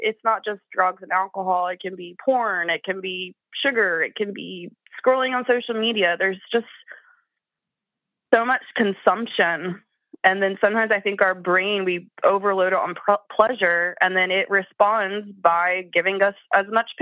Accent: Appalachia, United States; So like I said, I'm from Appalachia. I don't think I have a very strong accent. I've had some media training, so I've learned to neutralize my accent.

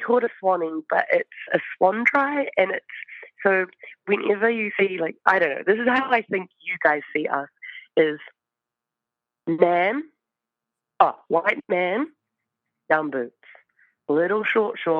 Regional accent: New Zealand; I'm from New Zealand

